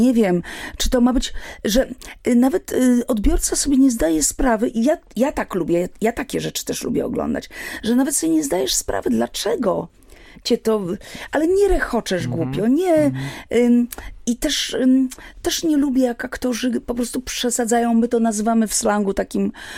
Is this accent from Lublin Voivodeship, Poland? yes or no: no; Warsaw, Masovian Voivodeship, Poland; Ja wychowałam się na Starej Ochocie w Warszawie